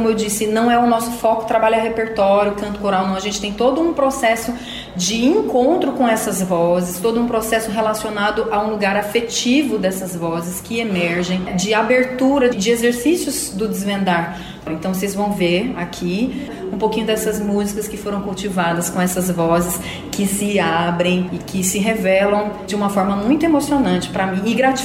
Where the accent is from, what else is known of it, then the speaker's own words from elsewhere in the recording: Cuiabá, Mato Grosso, Brazil; trago músicas da minha terra, né, de Mato Grosso, Cuiabá